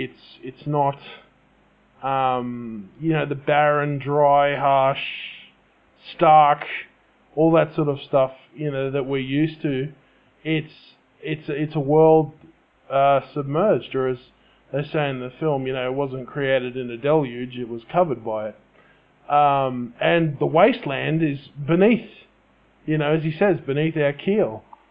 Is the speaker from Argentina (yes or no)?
no; Australia; I mean, I'm Australian, just in case you can't tell by my accent.